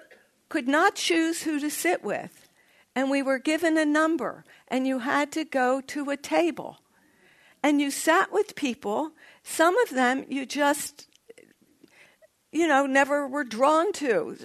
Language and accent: English; Philadelphia, Pennsylvania, United States; also born or lived in Baltimore; I'm from Philadelphia and lived in Baltimore. We say water.